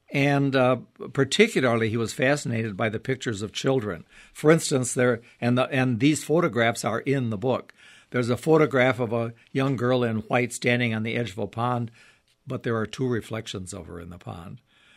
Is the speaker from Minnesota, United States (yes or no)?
yes; Minnesota, United States; I love Minnesota mysteries because I grew up in Minnesota.